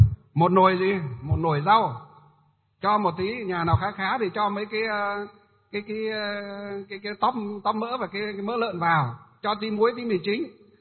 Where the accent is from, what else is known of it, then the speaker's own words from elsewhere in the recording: Hòa Bình, Vietnam; Quê chúng tôi là quê ở Hòa Bình đấy, gọi là quê Hòa Bình, tỉnh Hòa Bình, là có cái thủy điện đó, một trong những thủy điện đầu tiên đất nước Việt Nam chúng ta.